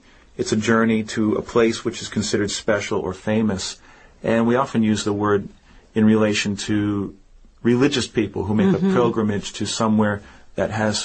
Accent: East Coast, United States; And I'm from the East Coast, as I said before, and normally if I'm going somewhere, I take a plane and I just fly right over Middle America

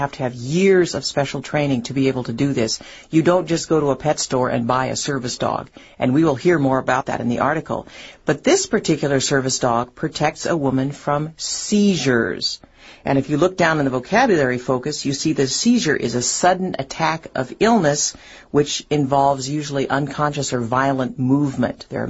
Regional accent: Montana, United States; I'm here visiting from Montana again

